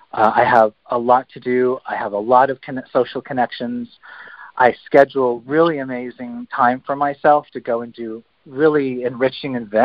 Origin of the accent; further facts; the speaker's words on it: Los Angeles, California, United States; and I'm from Los Angeles.